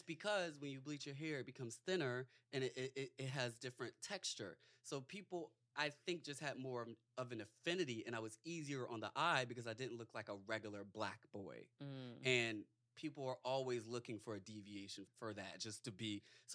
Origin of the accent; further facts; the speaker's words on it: Virginia, United States; So I'm from Southern Virginia, and my family's really Southern.